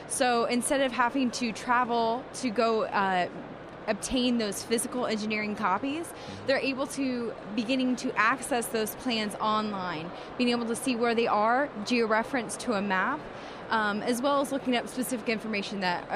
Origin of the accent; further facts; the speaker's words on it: Indiana, United States; now in Morgantown, United States; Well, I'm from Indiana, but I moved to Morgantown to participate in college, to go to the university.